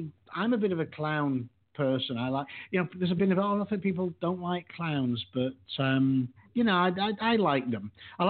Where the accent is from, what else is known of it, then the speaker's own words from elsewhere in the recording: Yorkshire and the Humber, United Kingdom; moved away; just before I left England, because obviously I'm from Yorkshire.